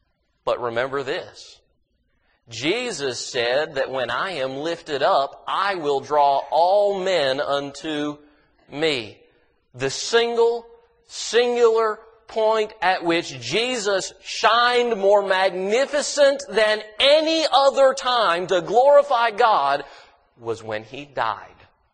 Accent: Kentucky, United States; I'm from Kentucky, eastern Kentucky. I like mountains.

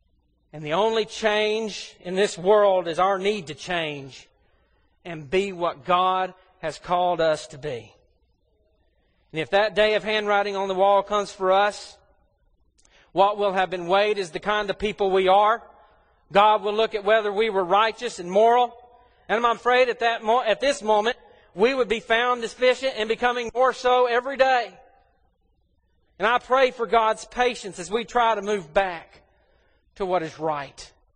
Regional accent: United States; You know, I'm an American. Proud to be an American.

